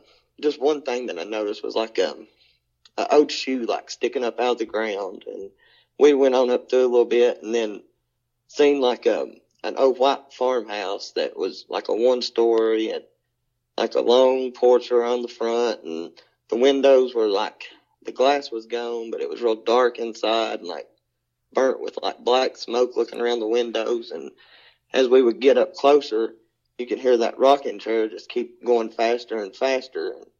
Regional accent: London, Kentucky, United States; Well, I grew up in London, Kentucky. So we lived on a farm.

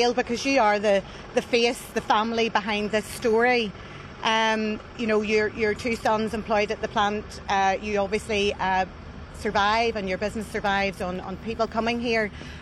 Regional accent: Ballymena, Northern Ireland, United Kingdom; I come from Ballymena. I walk around it every Saturday.

